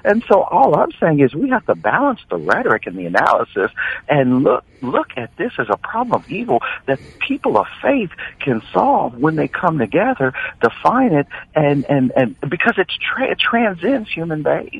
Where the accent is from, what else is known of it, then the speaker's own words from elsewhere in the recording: Cincinnati, Ohio, United States; I'm from Ohio. I'm from Cincinnati, 45 minutes away.